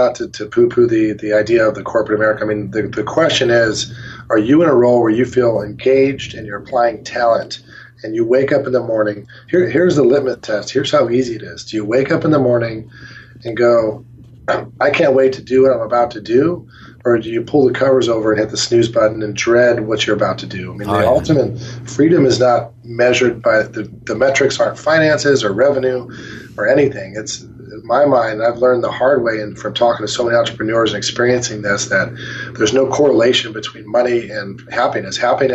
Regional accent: Midwest, United States; I was raised in the Midwest

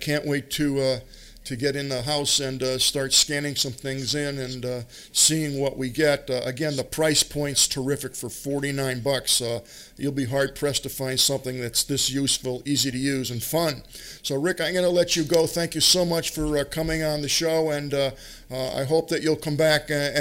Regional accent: Boston, Massachusetts, United States; I did meet Dr. Land many years ago because I'm from Boston, and that was a real thrill.

